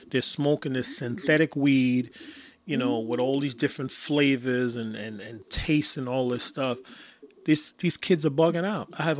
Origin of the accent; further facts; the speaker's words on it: Bronx, New York, United States; And look, I'm originally from the Bronx. And if you notice, there's a revitalization of the Bronx.